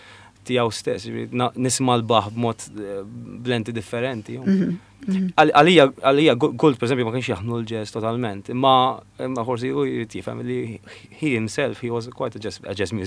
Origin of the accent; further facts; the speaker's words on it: Bormla, South Eastern Region, Malta; Aħna jiena ġeneralment minn Bormla. Bormlisi, ġifieri, hemm papa minn Birgu, ġifieri aħna minn hemmhekk.